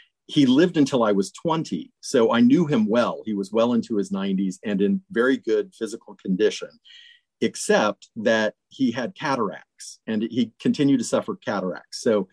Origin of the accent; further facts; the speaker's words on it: Land O' Lakes, Florida, United States; because I was growing up in Lando Lakes, Florida